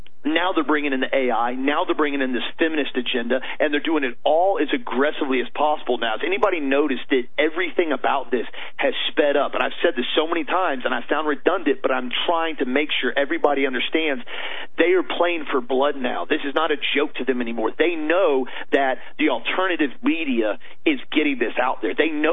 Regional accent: United States; And I'm American. I'm proud to be here.

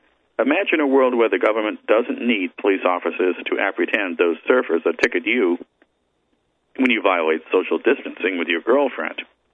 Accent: Massachusetts, United States; now in Maryland, United States; Massachusetts, my home state, didn't list it.

